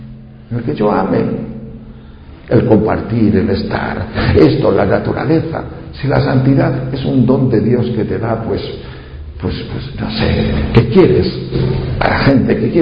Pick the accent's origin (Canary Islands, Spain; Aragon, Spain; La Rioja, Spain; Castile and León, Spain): Castile and León, Spain; Tejerina; en mi pueblo, Tejerina, León, que hay 3 rebaños de ovejas